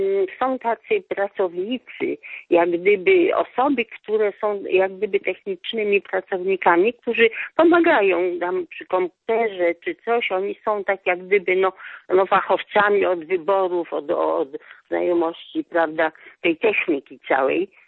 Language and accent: Polish; Kołobrzeg, West Pomeranian Voivodeship, Poland; tu jestem z Kołobrzegu